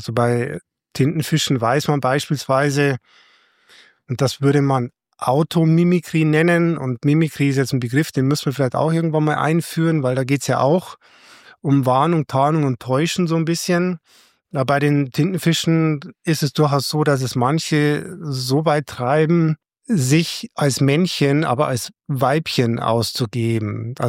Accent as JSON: {"language": "German", "region": "Southern Germany", "country": "Germany", "said": "ich bin Süddeutscher"}